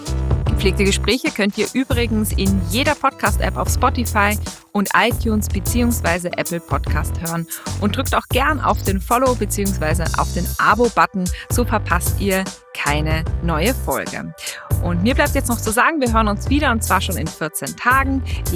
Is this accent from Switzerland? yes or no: no; Austria; Ich bin ja auch Österreicherin.